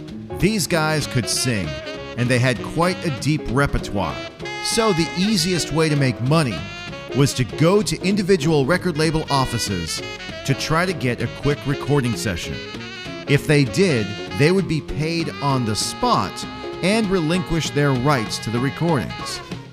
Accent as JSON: {"language": "English", "town": "Boston", "region": "Massachusetts", "country": "United States", "tie": "born or raised there", "said": "And since I grew up in the Boston area, my natural tendency is to call this group the Larks. But I'm gonna hold back, baby. I got to keep the accent in check."}